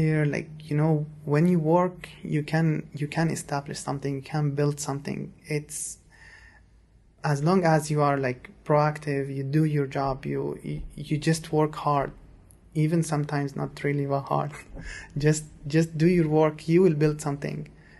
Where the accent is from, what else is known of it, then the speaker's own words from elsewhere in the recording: Syria; now in Dearborn, United States; Originally, I'm from Syria. I arrived in September of 2016, so it's been like about 2 years. Yep, and basically, I was located when I arrived. I stayed in Dearborn. I still live in Dearborn since I arrived.